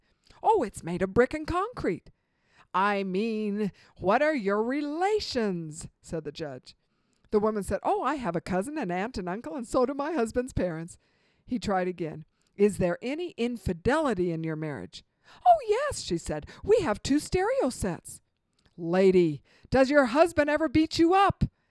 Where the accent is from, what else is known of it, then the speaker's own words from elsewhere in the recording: Glendale, California, United States; also born or lived in Washington; I was raised in Los Angeles, just outside of Los Angeles, in Glendale, California. And then we lived in Washington.